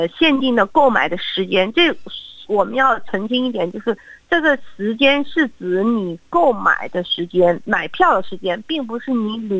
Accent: Australia; 我们澳洲人那个旅游的时间一般考虑的都是会在半年之内

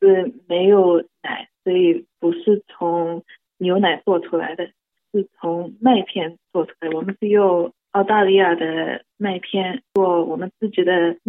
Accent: New Zealand; 但是我是新西兰长大的

